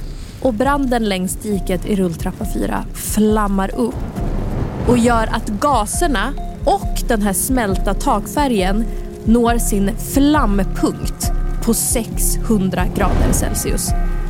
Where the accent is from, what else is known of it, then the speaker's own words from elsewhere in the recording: Norrland, Sweden; now in Stockholm, Sweden; Jag är ju inte från den här stan. Jag har bott här i över 10 år nu, så mycket av min dialekt är borta, men jag är ju norrifrån.